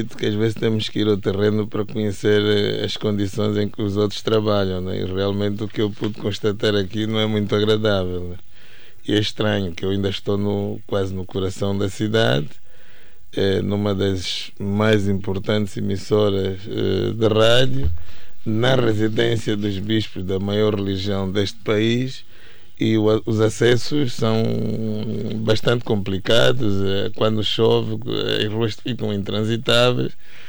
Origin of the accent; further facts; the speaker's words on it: Benguela, Angola; also born or lived in Donto; eu nasci no Donto, mas não conheço bem Donto. Eu cresci em Benguela.